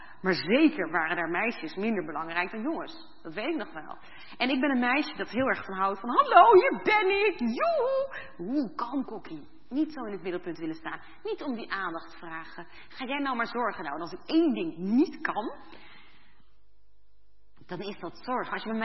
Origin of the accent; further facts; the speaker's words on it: Hoevelaken, Gelderland, Netherlands; Nou, ik ben zelf opgegroeid in Hoevelaken, kennen jullie wel, hè? Wat een lieflijk dorpje, tegen de Veluwe, heel mooi.